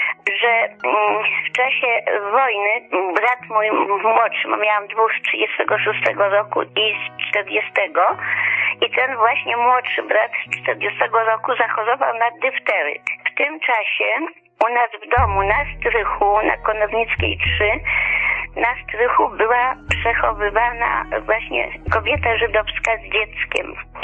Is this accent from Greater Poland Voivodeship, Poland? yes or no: no; Grodzisk Mazowiecki, Masovian Voivodeship, Poland; now in Warsaw, Poland; W tej chwili mieszkam w Warszawie, ale urodziłam się w Grodzisku Mazowieckim. Grodzisk to było miasto, gdzie było bardzo dużo Żydów